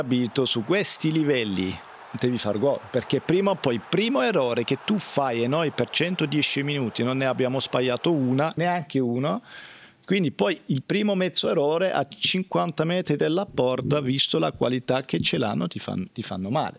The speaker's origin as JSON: {"language": "Italian", "country": "Switzerland", "said": "No, certo, ma io visto che sono svizzero, prendo"}